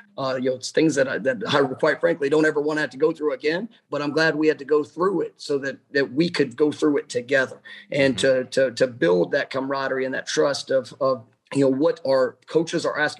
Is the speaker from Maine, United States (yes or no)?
no; Dallas, Texas, United States; I grew up in Dallas, Texas. When I was 12 years old, the very first piece of college memorabilia I ever owned was a 1993 national championship license plate